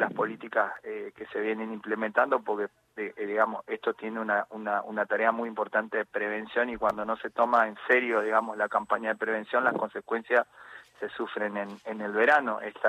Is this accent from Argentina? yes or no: yes; Corrientes, Argentina; Soy un correntino más y trato de buscarles las soluciones